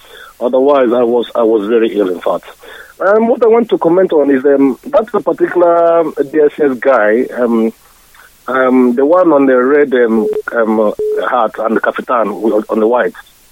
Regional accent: Imo, Nigeria; now in London, United Kingdom; I'm calling from London, United Kingdom. I hail from Law in Imo State, Biafra land.

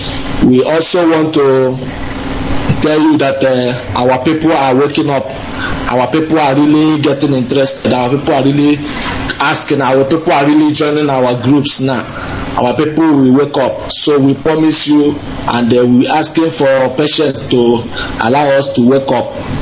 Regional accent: Anambra, Nigeria; I am from Anambra State, born and brought up. I also grew up in the village, like you always say.

